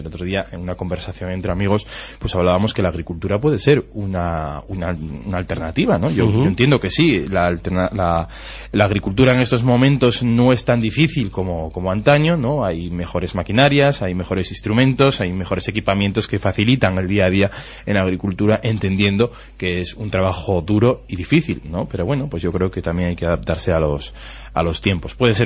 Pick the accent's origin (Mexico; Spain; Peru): Spain; Cintruénigo, Navarre; vengo de un pueblo de Cintruénigo, que junto con Corella y Cascante son los pueblos con una alta tasa de desempleo.